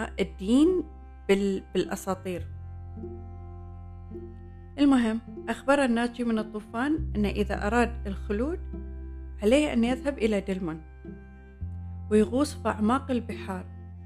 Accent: Bahrain; مهمة جدا، وخصوصا لنا احنا كبحرينيين، وبقول لكم ليش

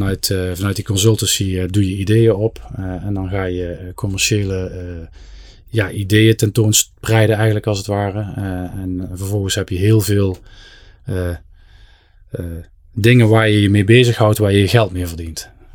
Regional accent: Venray, Limburg, Netherlands; Ik ben geboren en getogen in Venray

